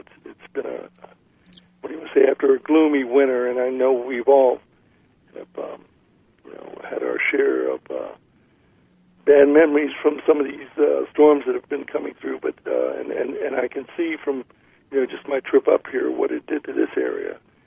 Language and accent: English; Washington, District of Columbia, United States; I'm Italian Welsh descent. I come from the Washington area, Washington D.C. area. I was raised there, and my family have a background in government service, civil service, and everything.